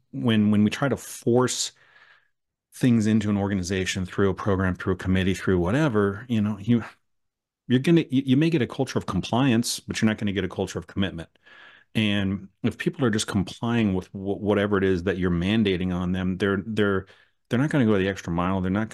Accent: Wisconsin, United States; I grew up in Southwest Wisconsin in the 80s and 90s

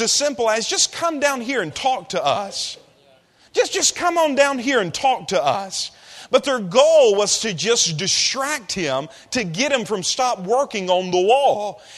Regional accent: Mississippi, United States; I'm from Mississippi.

